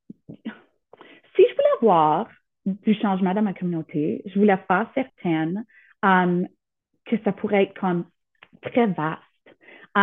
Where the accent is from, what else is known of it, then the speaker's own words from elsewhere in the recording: Sudbury, Ontario, Canada; je viens de Sudbury et je suis francophone, dans un milieu minoritaire, et je ne viens pas d'une ville, disons, comme avec beaucoup de pouvoir.